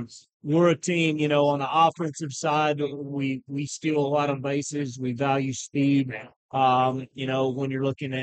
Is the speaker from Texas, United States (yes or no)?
yes; Texas, United States; And, you know, I'm from Texas, grew up in Texas.